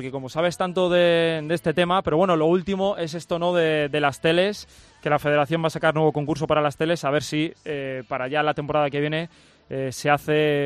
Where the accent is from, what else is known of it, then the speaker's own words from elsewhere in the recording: Elda, Valencian Community, Spain; Yo soy de Elda, que está muy cerquita, Alcoy de Elda